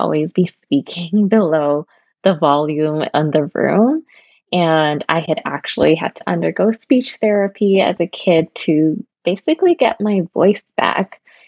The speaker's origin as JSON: {"language": "English", "country": "Kenya", "tie": "born or raised there", "said": "I grew up in Kenya, actually on a chicken farm with my family"}